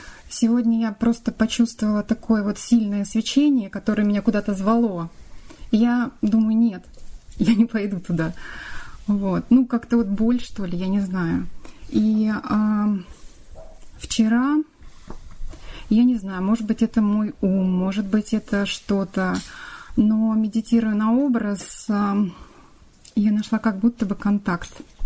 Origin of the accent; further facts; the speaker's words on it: Moscow, Russia; я из Москвы.